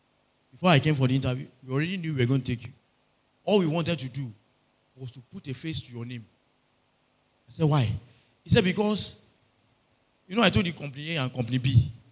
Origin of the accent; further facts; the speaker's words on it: Abeokuta, Ogun, Nigeria; I said, I'm from Ogun State. They said, where are you from in Ogun State? I said, I'm from Abeokuta.